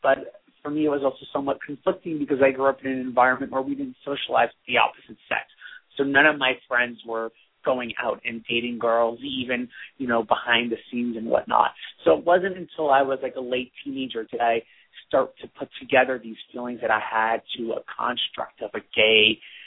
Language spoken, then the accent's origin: English; Manhattan, New York, United States; And it's even more interesting because I grew up in Manhattan